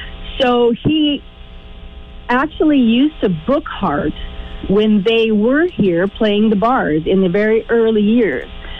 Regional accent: Manitoba, Canada; I am a prairie girl, and I'm from Manitoba

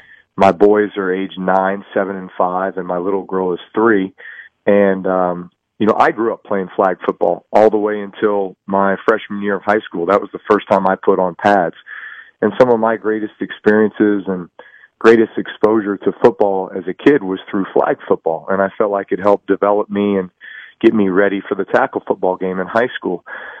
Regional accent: Austin, Texas, United States; he's from close to where I'm from. I'm from Austin.

